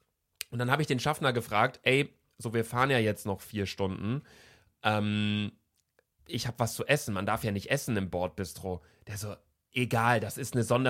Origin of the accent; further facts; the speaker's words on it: Germany; du kennst mich, ich bin Deutscher, ich bin hier komplett Bürokratie